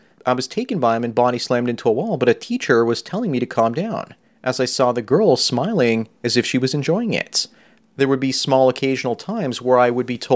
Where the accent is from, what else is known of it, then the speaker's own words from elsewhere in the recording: Australia; I'm a male model, but other than that, I don't have much going for me at the moment, and I'm from Australia.